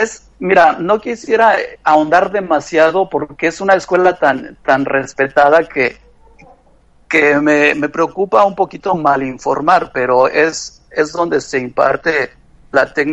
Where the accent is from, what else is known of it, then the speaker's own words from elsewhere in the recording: Mexico City, Mexico; moved away as an adult; now in New York, United States; Yo nací y me crié en México, Distrito Federal.